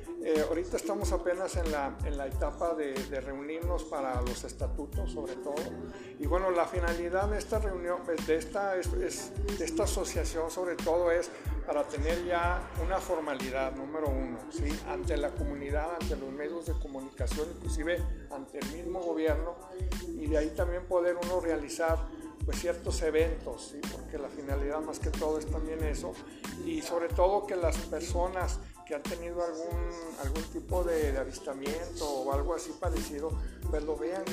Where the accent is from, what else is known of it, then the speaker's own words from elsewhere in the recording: Durango, Mexico; Ah, sí, yo soy duranguense, sí.